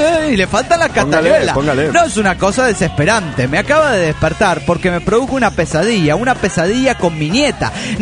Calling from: Caracas, Capital District, Venezuela; de Caracas, Venezuela.

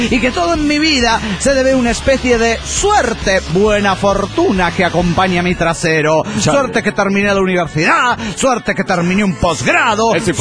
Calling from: Madrid, Community of Madrid, Spain; de Madrid, España.

